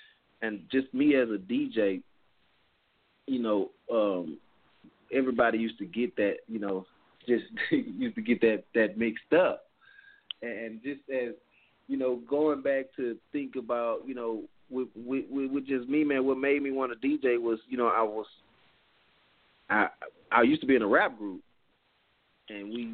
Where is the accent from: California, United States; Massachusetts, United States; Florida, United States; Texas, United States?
Texas, United States; Houston; I'm from Fifth Ward, so you know that's the home of Rap-A-Lot. You know I'm from Fifth Ward